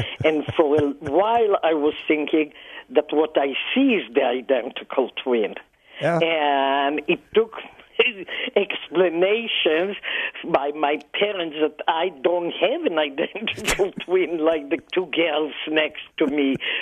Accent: Israel; I grew up in Israel. That was a developing country

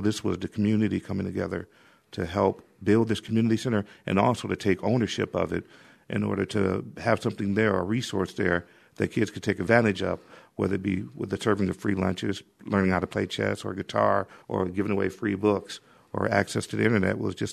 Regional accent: Detroit, Michigan, United States; the neighborhood I was raised in on the east side of Detroit. I was raised right outside of Hamtramck in a place called Pole Town that really doesn't exist anymore.

